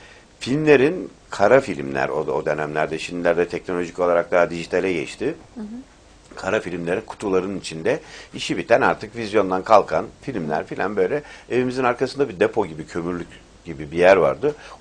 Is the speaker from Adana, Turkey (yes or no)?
no; Istanbul, Turkey; Doğumluyum, İstanbulluyum ben. Babam öyle. Babamın babası da öyle. Ön tarafı Ürgüp'ten gelmeyiz biz. Kapadokya'dan.